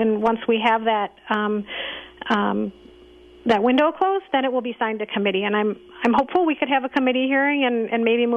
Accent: Wisconsin, United States; many of us that have been born and raised in Wisconsin, many of us that are raising our own children here, understand that this is our legacy.

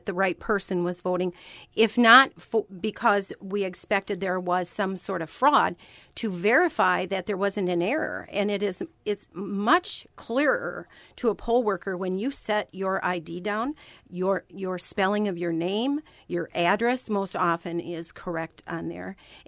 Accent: Lake Hallie, Wisconsin, United States; also born or lived in Eau Claire; I was born in Eau Claire, raised in what was the town of Halley, now the Village of Lake Halley. I've lived in the Chippewa Valley all of my life.

